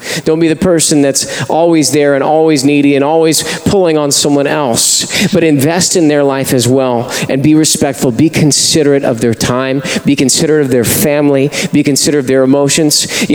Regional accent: Moreno Valley, California, United States; I grew up in Moreno Valley, and even in Moreno Valley, I come over here sometimes

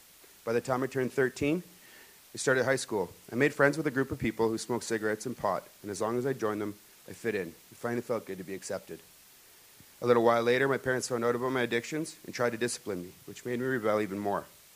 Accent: Kitchener-Waterloo, Ontario, Canada; born there; I'm 38 years old. I was born in Kitchener-Waterloo to Croatian immigrant parents who worked very hard to make sure that the needs of my brother and myself were met. We attended a Roman Catholic church

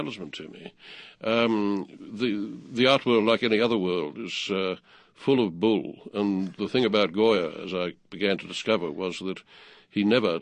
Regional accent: Australia; which even I, as an Australian teenager, had heard

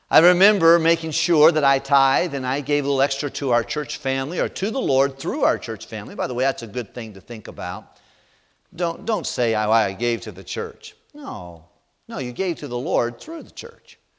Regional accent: Superior, Wisconsin, United States; I was at a youth conference at First Baptist of Hammond, and I came down from Superior, Wisconsin, and caught a ride with 11 other people

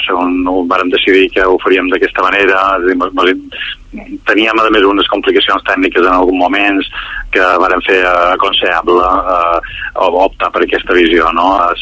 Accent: Balearic Islands, Spain; jo som un mallorquí ja d'aquests meus anys

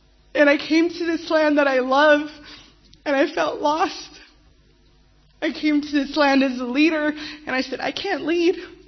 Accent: San Diego, California, United States; I'm from San Diego, California.

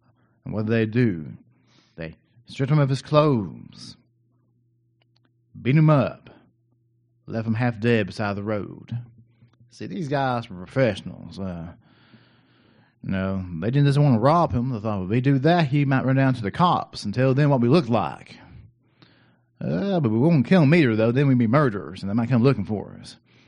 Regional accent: Tennessee, United States; Well, we say, no, we're from McMinn County. You know, we're not like those people from Polk. We're Megs.

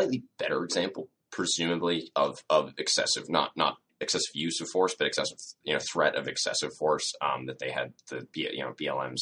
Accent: Boston, Massachusetts, United States; The images that came out of Boston, I'm from Boston

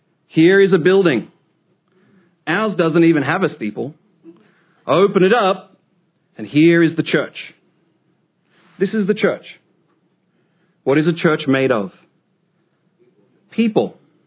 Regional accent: Australia; moved away as an adult; now in United States; I speak funny. I get it. I'm from Australia, born and raised. I moved to the United States in my mid-20s to get married to my wife.

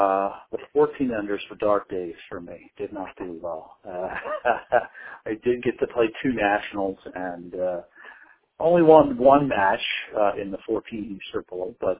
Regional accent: Pompano Beach, Florida, United States; So one of the great things was I'm originally from Pompano Beach, Florida, and my grandmother and grandfather lived down there in the wintertime

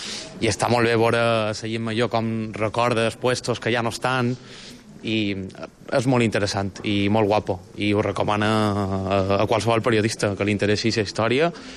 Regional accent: Balearic Islands, Spain; jo visc a Palma, som mallorquí

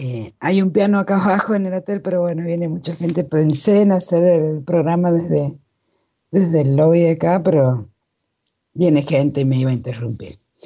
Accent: Argentina; Porque si bien yo soy de Argentina

